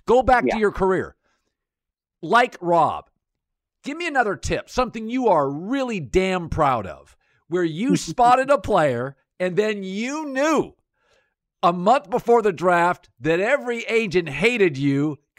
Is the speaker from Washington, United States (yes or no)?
yes; Washington, United States; You know, I mean, I grew up in Washington State. People smoked pot, okay?